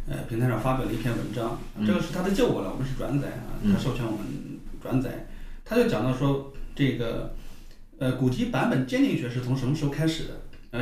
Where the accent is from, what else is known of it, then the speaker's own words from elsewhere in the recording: China; 我觉得好像我们中国人对这个这个概念比较宽泛一点